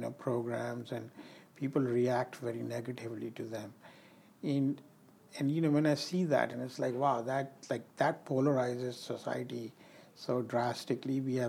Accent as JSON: {"language": "English", "country": "India", "tie": "born or raised there", "said": "growing up in India, we used to have free healthcare, and it's not a rich country by any means"}